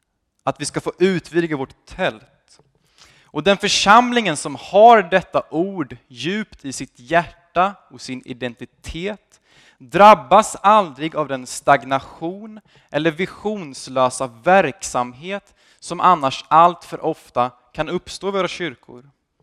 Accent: Motala, Östergötland, Sweden; Född och uppvuxen här i Motala. Låter dåligt? Okej. Snart 21 år.

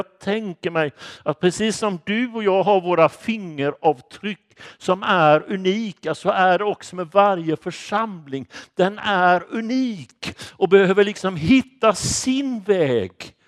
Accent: Småland, Sweden; Jag är ju smålänning, som ni kanske vet. Och där säger vi inte begrunda, utan där säger vi att vi ber och grunnar.

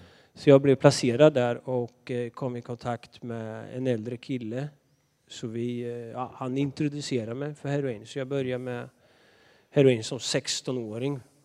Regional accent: Linköping, Östergötland, Sweden; Ja, jag är östgöte, vet du. Det är jag.

